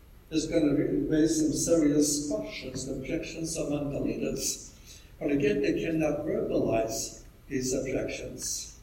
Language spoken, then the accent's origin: English; Texas, United States; As you can tell from my accent, I come from Texas.